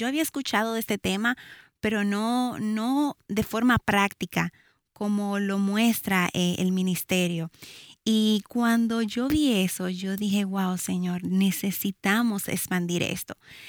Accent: Santo Domingo, Distrito Nacional, Dominican Republic; now in Jarabacoa, Dominican Republic; Nosotros somos de Santo Domingo, República Dominicana, y vivimos en las hermosas montañas de Jarabacoa.

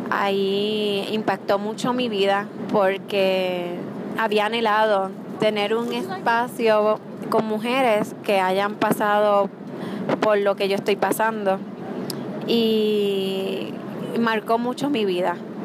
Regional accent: Puerto Rico; Vengo de Puerto Rico.

